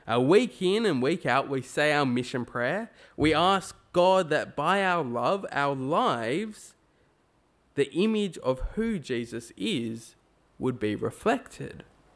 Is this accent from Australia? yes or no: yes; Australia; Well, as Aussies, whether you kind of think of yourself as an Aussie or not, some of you go, "Oh, I'm English, I'm this or that," but we're Australian, we're here in Asquith.